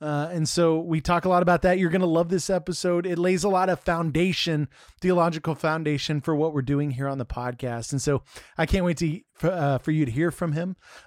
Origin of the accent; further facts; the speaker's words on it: Texas, United States; I'm a Texan, originally born and raised.